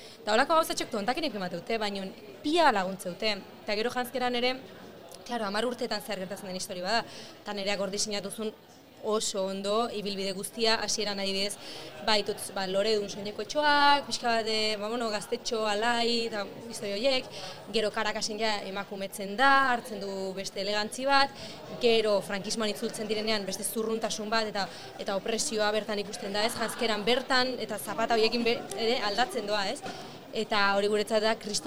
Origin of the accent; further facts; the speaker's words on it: Eibar, Basque Country, Spain; accent: Eibar dialect; nire ama hizkuntza eibartarra da, nire gurasoak eibartarra dira, eta orduan nik emozionalki ere asko konektatzeten hizkuntza bada.